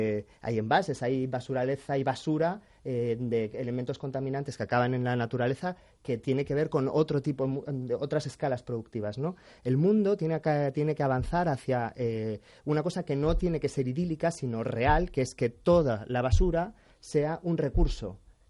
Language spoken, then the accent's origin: Spanish; Almería, Andalusia, Spain; now in Málaga, Spain; Yo soy de Almería, vivo de medio malagueño, medio almeriense.